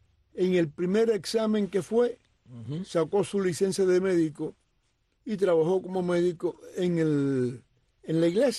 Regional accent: Cuba; Yo nunca he sido pescador, a pesar de que soy cubano.

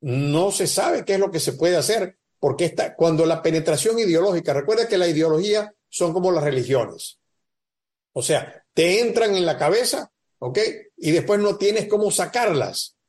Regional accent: Venezuela; now in United States; Yo estoy ahora en Estados Unidos, yo soy un refugiado de Venezuela.

